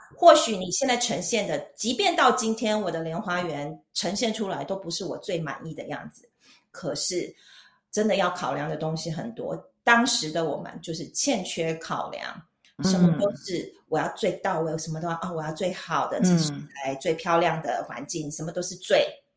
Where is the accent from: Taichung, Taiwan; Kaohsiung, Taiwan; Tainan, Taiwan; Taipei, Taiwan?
Taichung, Taiwan; 我台中的、嗯、我是台中人，然后我跟我弟弟在台中开了一家餐厅